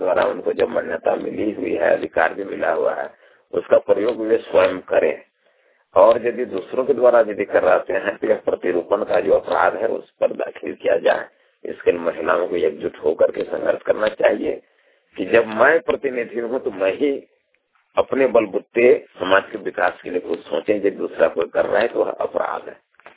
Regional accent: Bokaro, Jharkhand, India; मैं दाड़ी पंचायत पिठवर थाना बोकारो जिला का रहने वाला हूँ।

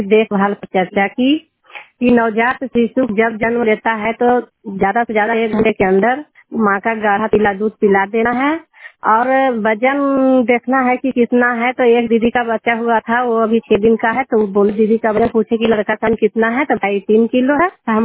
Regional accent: Yahiyapur, Bihar, India; मैं यहियापुर गांव की रहने वाली हूँ। धानकी पंचायत की CNRP पद पर काम करती हूँ और सलमेरा प्रखंड नालंदा जिला की हूँ।

